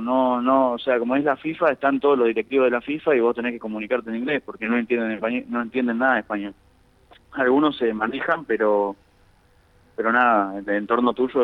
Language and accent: Spanish; La Plata, Buenos Aires Province, Argentina; yo soy de La Plata y me pedían que viva en La Plata, o más o menos cerca de La Plata